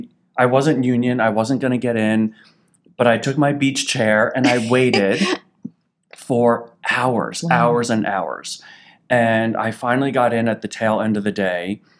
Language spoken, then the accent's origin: English; New Jersey, United States; Northern Jersey. So I'm a Jersey boy.